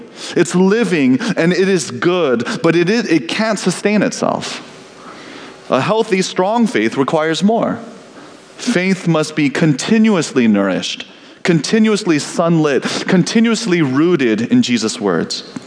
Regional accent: Indiana, United States; When I was growing up in Indiana, my parents had a small garden in the backyard that you could see from the window above the kitchen sink.

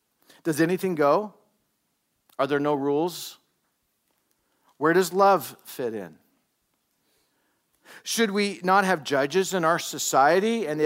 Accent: California, United States; I grew up in Southern California. Just so you know, there was a period of my life, because I grew up there, I was a Dodger fan, okay?

